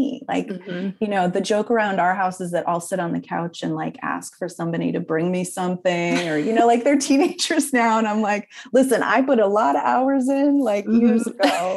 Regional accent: Canada; first of all, I'm Canadian, so it's like in my DNA.

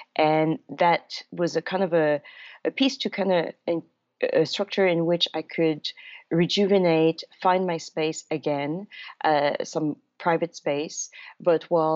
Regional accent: Canada; moved away as an adult; now in Australia; I grew up in Canada for up to my late 20s, and then when I went back to university to do a nursing degree in my late 20s, I decided to go

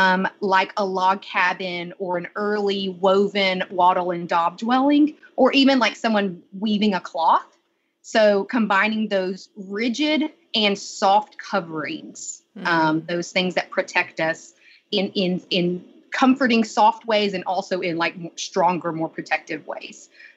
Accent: Chattanooga, Tennessee, United States; I've been sitting in a certain place in my hometown, my town of Chattanooga

